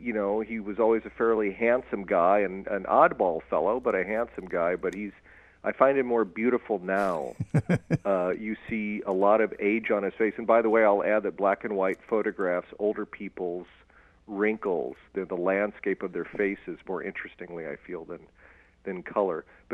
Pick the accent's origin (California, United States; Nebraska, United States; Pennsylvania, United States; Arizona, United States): Nebraska, United States; Omaha; I'm from Omaha, and those previous three films were shot in Omaha.